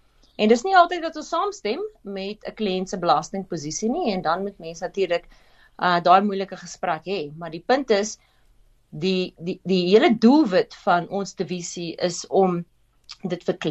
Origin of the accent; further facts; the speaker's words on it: Randfontein, Gauteng, South Africa; ek kom eintlik van die Wesrand af, by klein hoeve groot geword, buite Randfontein skool gegaan, in die klein dorpie, laerskool en hoërskool